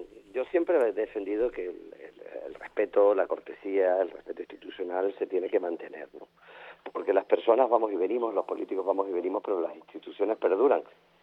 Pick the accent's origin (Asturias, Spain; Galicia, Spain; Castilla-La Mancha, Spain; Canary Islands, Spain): Canary Islands, Spain; el resto de España ignora una emergencia en un territorio como nosotros, Canarias, te llena de tristeza, ¿no?